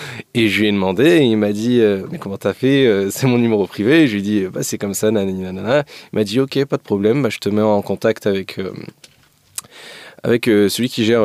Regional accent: Morocco; je suis marocain

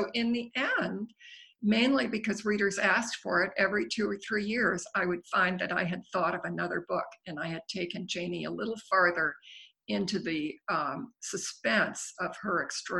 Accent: Old Greenwich, Connecticut, United States; I grew up in Old Greenwich, but at the time, later on, I lived in Westbrook.

